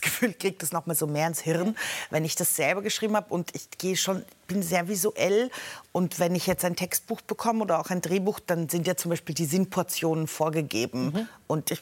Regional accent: Belgrade, Serbia; also born or lived in Lower Austria; weil ich in Niederösterreich bin wirklich nur rausgeflutscht und dann sind wir sofort nach Belgrad

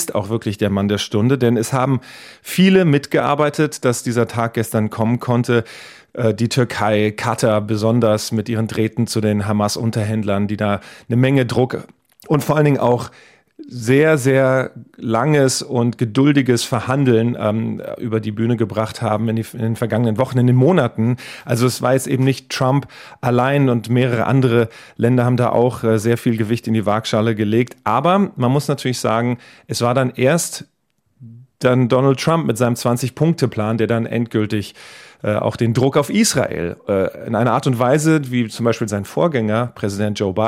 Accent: Wiesbaden, Hesse, Germany; als kleiner Junge in Wiesbaden bin ich ja aufgewachsen. Große amerikanische Militärpräsenz auch da.

